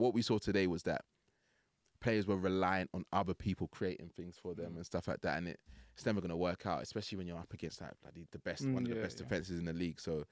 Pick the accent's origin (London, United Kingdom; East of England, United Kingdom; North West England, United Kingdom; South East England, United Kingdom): London, United Kingdom; born there; I was born in West London.